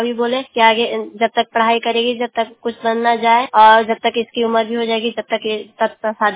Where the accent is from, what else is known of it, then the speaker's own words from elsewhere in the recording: Harnaut, Bihar, India; मैं हरनौत प्रखंड की रहने वाली हूँ। मेरा भी जिला नालंदा पड़ता है।